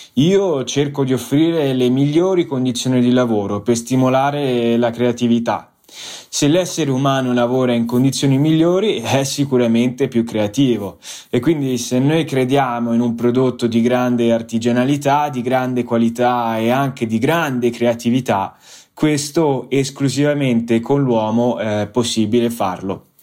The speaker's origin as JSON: {"language": "Italian", "region": "Tuscany", "country": "Italy", "tie": "born or raised there", "said": "Sono nato in provincia di Firenze e fino a 15 anni ho vissuto in campagna con i miei genitori."}